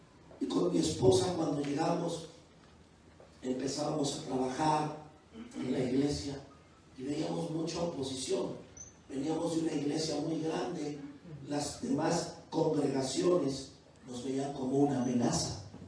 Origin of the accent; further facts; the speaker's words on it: Mexico City, Mexico; nosotros que venimos del centro de la Ciudad de México